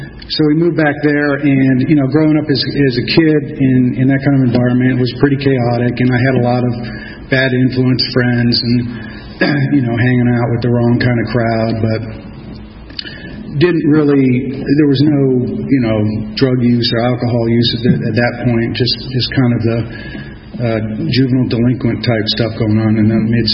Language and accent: English; Tampa, Florida, United States; born there; But anyway, I was born in Tampa, Florida, 1956. Youngest of four kids.